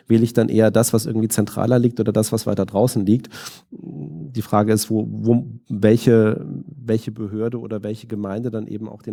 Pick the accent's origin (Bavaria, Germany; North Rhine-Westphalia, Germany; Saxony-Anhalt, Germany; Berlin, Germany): North Rhine-Westphalia, Germany; Düsseldorf; Gut, ich komme jetzt aus Düsseldorf